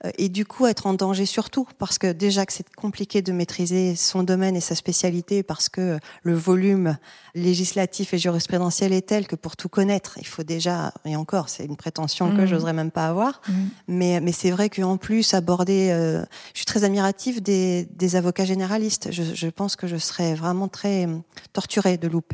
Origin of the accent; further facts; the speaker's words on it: Toulon, Provence-Alpes-Côte d'Azur, France; je suis native de Toulon, ma mère est marseillaise, mon père est de hier, donc toute ma famille était dans le sud.